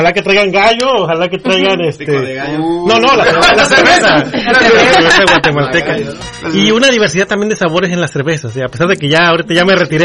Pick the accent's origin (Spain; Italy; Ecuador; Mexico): Mexico; nosotros como mexicanos nos creemos los dueños de la tortilla